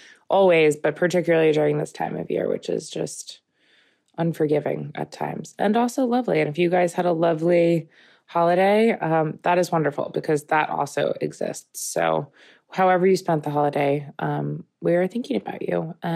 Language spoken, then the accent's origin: English; New York, United States; I grew up in Long Island, as did Bobby.